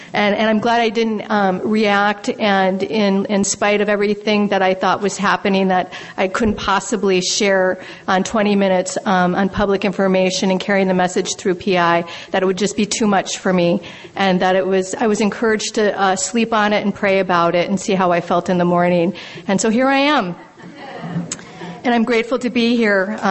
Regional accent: Minneapolis, Minnesota, United States; And I am from Minneapolis, Minnesota, and I am so grateful to be here with you all.

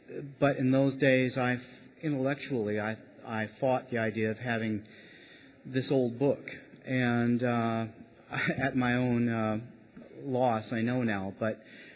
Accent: Sturgis, Michigan, United States; I'm from Sturgis, Michigan.

